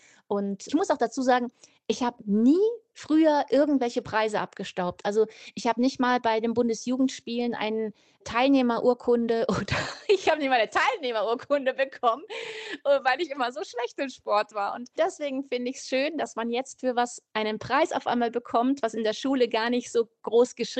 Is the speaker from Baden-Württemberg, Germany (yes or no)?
no; Munich, Bavaria, Germany; da, wo ich aufgewachsen bin, mitten in München in einer Straße